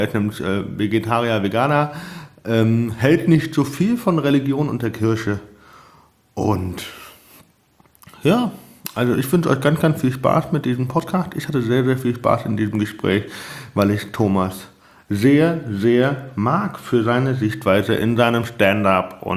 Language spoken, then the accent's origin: German; Heidelberg, Baden-Württemberg, Germany; liegt auch an der Entfernung als Heidelberger